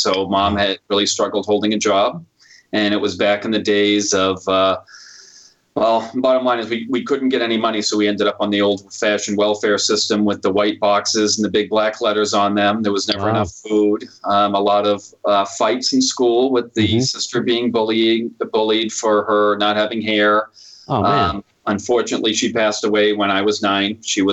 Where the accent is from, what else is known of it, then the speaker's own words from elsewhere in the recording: Worcester, Massachusetts, United States; I grew up in South Worcester, Mass.